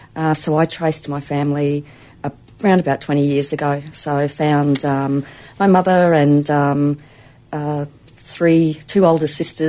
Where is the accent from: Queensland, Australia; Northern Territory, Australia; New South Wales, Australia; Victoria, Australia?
Queensland, Australia; We travelled pretty much everywhere around Queensland when I was a kid, because Dad actually worked in construction. So, I lived at Mount Larkham, Brackenridge, Gladstone, Boyne Island, Charleville.